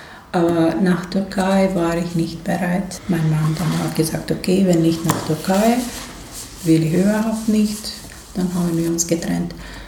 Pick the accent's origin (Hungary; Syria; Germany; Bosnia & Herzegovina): Bosnia & Herzegovina; Srebrenica, Republika Srpska; born or raised there; moved away as an adult; also born or lived in Novi Pazar, Serbia